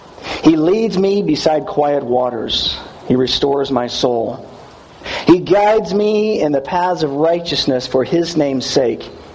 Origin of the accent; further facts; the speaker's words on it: California, United States; Now, I grew up in California, and you know, they certainly have sheep in California